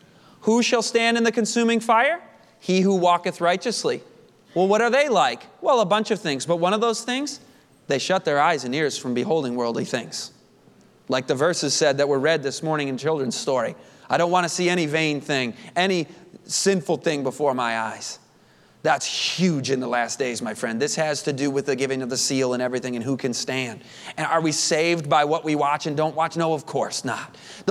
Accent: Michigan, United States; I grew up in Michigan, and in Michigan it's very flat. There's not mountains.

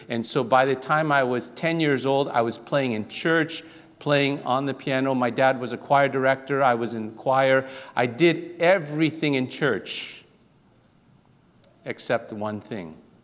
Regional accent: Singapore; born there; I was born in Singapore.

